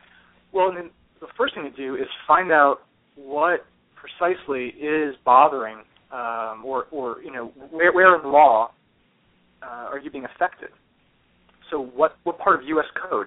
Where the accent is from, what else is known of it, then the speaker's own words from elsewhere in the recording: Bethlehem, Pennsylvania, United States; I'm a kid from Bethlehem, Pennsylvania. I did not come from some sort of Scion family of Washington.